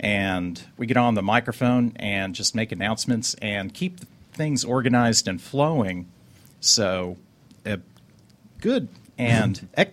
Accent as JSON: {"language": "English", "town": "Fort Lauderdale", "region": "Florida", "country": "United States", "tie": "born or raised there", "said": "I grew up in South Florida, the Fort Lauderdale, Cooper City, Pembroke Pines area"}